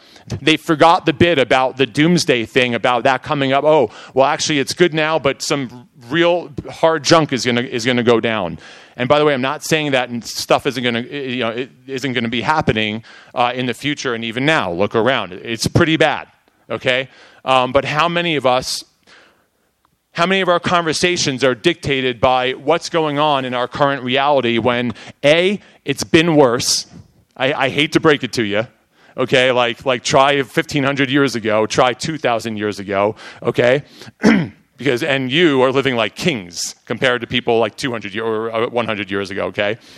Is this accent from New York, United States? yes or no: yes; New York, United States; I am from New York, born and raised.